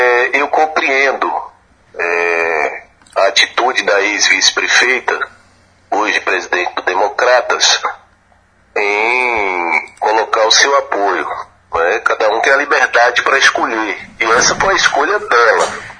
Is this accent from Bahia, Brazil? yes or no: yes; Bahia, Brazil; continuarei fazendo política para melhorar a vida da população da minha terra, da minha cidade, da Joia do Sertão Baiano.